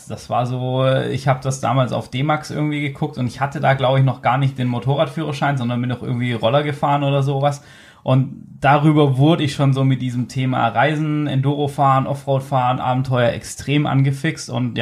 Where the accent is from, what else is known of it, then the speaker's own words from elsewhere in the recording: Hanover, Lower Saxony, Germany; Und wir kommen beide aus Hannover